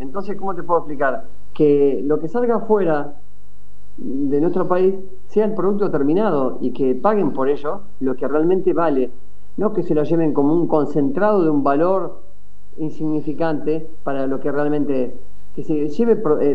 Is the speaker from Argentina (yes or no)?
yes; Argentina; Que nos preguntemos si nosotros como argentinos podemos hacer algo diferente.